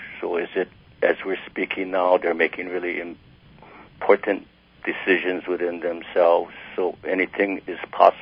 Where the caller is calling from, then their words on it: Oakland, California, United States; And anyway, I'm calling from Oakland.